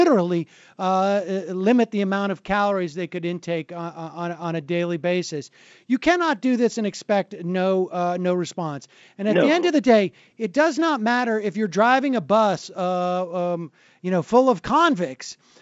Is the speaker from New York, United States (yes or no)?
yes; New York, United States; Now, as you know, I'm a New Yorker.